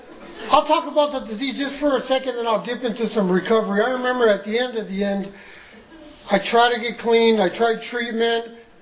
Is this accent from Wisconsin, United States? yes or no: no; Los Angeles, California, United States; I was from the streets. I was born and raised in Los Angeles. I was in a violent neighborhood.